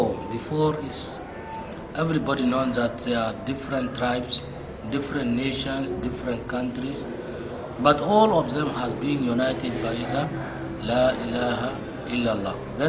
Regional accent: Sudan; moved away as an adult; now in Malaysia; from Sudan originally. I studied in Egypt, Mosul, Sharia and law, and graduated from there. And then I did my master and PhD here in Malaysia. That was in 2003.

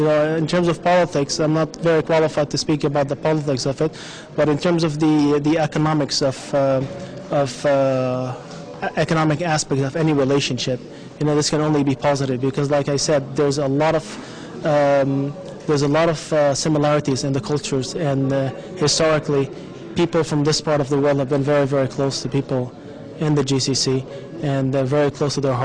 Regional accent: United Arab Emirates; I'm from the Emirates.

